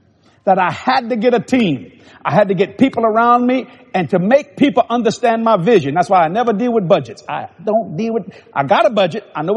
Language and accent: English; New Orleans, Louisiana, United States; born there; now in Dallas, United States; I was born in New Orleans. I wanted out of Louisiana. And I went out of Louisiana as a heathen. And I moved to Dallas